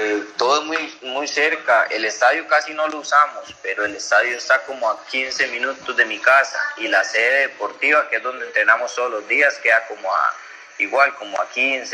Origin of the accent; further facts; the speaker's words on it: Alajuela, Costa Rica; now in Ibagué, Colombia; Sí, creo que es muy parecido Ibagué a Alajuela, de donde yo soy. El clima, la ciudad es pequeña.